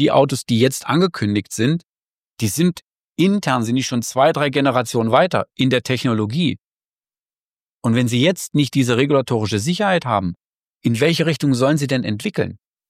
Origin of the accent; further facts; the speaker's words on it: Saxony, Germany; born there; Ich bin selbst im Erzgebirge geboren und der Name bringt es irgendwie schon mit.